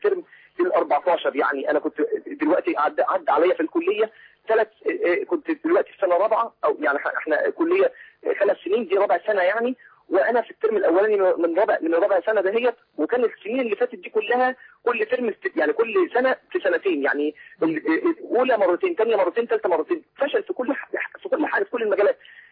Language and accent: Arabic; Saudi Arabia; كنت متربى انا وانا صغير كنت في السعوديه